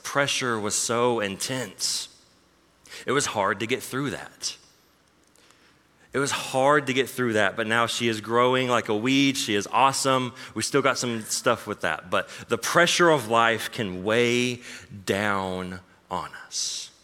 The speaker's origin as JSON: {"language": "English", "region": "Oklahoma", "country": "United States", "also_born_or_lived": "Florida", "moved": "yes", "said": "I am originally from Oklahoma, moved to Florida, crazily now, my wife and I, and Athalia, our daughter, has now moved to Ohio, straight from Florida."}